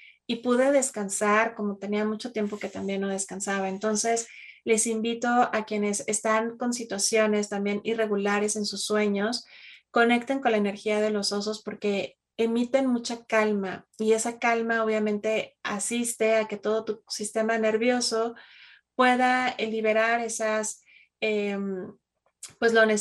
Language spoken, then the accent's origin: Spanish; Monterrey, Nuevo León, Mexico; También hay una zona en mi país, Monterrey